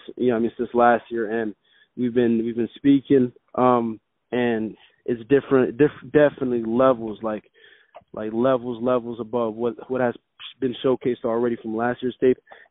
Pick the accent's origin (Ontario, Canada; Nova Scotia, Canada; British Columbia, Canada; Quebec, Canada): Quebec, Canada; Montreal; it's my first spring ball where I come in with a name because I'm from Montreal originally.